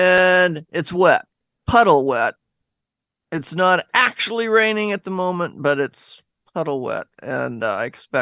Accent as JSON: {"language": "English", "town": "Seattle", "region": "Washington", "country": "United States", "tie": "born or raised there", "said": "I grew up in Laurelhurst, so that was a big day when I lived down in that area."}